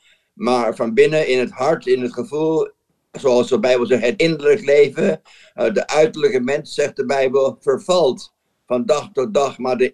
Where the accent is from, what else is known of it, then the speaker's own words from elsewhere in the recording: Haarlem, North Holland, Netherlands; zo ben ik een beetje opgegroeid in Haarlem.